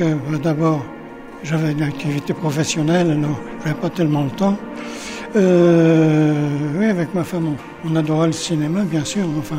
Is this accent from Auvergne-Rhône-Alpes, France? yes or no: no; Paris, Île-de-France, France; now in Brussels, Belgium; Je suis parisien, donc j'habite Bruxelles quand même depuis longtemps.